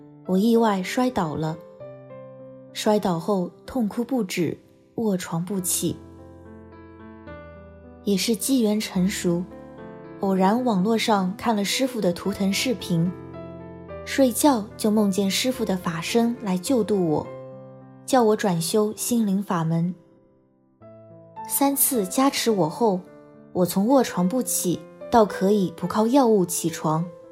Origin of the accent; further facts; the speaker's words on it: Shanghai, China; 大家好，我是来自上海的